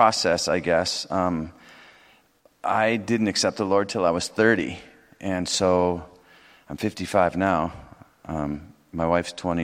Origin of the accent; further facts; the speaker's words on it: Los Angeles, California, United States; No, I grew up in Los Angeles. It's Los Angeles, but...